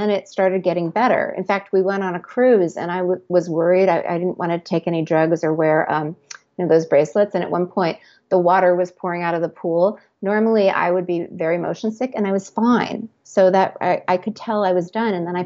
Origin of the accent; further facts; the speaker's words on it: Seattle, Washington, United States; also born or lived in New York; I grew up in Seattle, which is apple country. And then I lived in New York, which is also apple country.